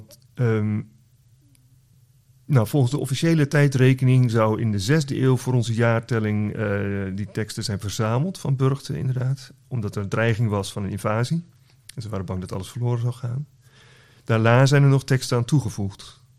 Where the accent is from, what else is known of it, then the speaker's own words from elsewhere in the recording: North Holland, Netherlands; Ik kom zelf uit West-Friesland, wat in Noord-Holland is.